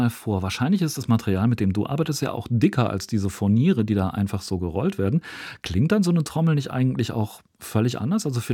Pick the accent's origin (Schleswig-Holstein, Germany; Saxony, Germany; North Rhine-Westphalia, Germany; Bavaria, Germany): North Rhine-Westphalia, Germany; Ja, ich bin aus dem Ruhrgebiet.